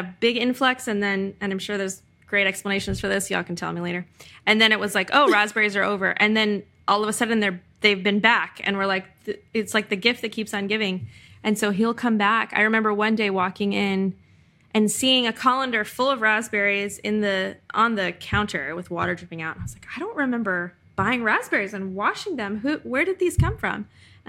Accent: Florida, United States; And winter used to make me go, oh, because I'm from Florida.

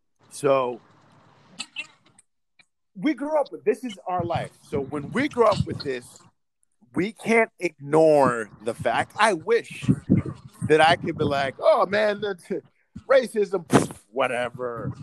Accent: Colfax, Louisiana, United States; I'm from Colfax, Louisiana.

